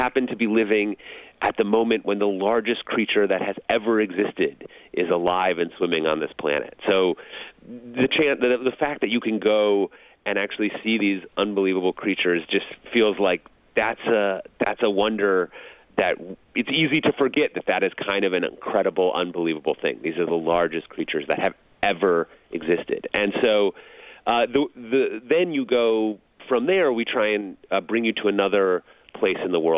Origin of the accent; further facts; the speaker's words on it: Minneapolis, Minnesota, United States; I grew up in Minneapolis, so we would do these trips to South Dakota, North Dakota, Wisconsin